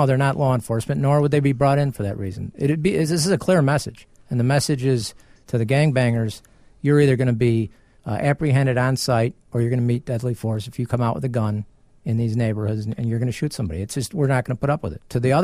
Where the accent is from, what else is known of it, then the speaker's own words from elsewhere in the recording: Chicago, Illinois, United States; I grew up in Beverly where I was never worried about getting shot, okay?